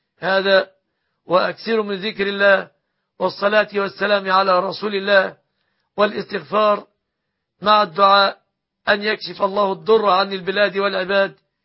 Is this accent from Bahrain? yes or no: no; Egypt; أن يحفظ بلادنا مصر